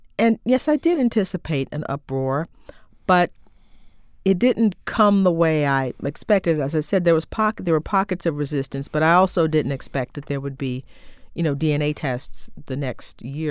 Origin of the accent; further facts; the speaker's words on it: Conroe, Texas, United States; There was a man who was burned on the courthouse square in my hometown in the 1920s. One of my grandmothers refused to spend the night in Conroe because it had such a terrible reputation